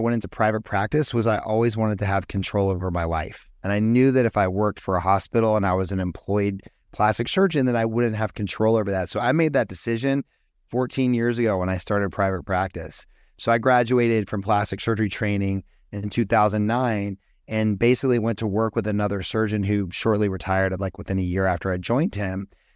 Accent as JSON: {"language": "English", "region": "Georgia", "country": "United States", "tie": "born or raised there", "lives_now": "Scottsdale, United States", "said": "I grew up in Georgia, so I'm a Southerner. I ended up out here in Arizona after my plastic surgery training."}